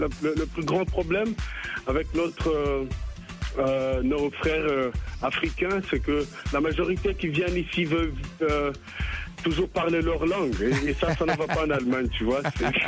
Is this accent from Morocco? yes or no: no; Burundi; born there; also born or lived in Kenya / Rwanda / Tanzania; je suis de nationalité rwandaise. Je suis né d'un père jamaïcain, une mère rwandaise. Mais je suis né au Burundi et j'ai grandi en Afrique